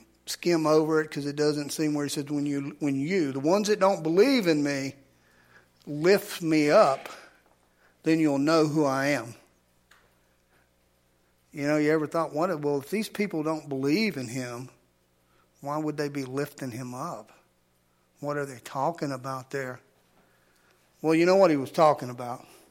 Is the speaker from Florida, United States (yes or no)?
no; Louisiana, United States; You know, I'm all Cajun, you know. We down there, you know, riverboat gambler more or less. We, that's who I am. You know, I got the Mississippi muddy water running through my veins.